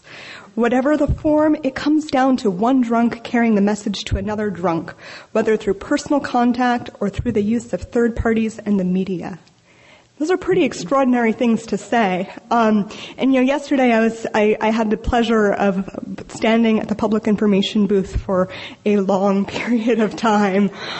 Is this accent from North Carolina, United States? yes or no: no; Oakland, California, United States; So growing up, I grew up in Oakland, California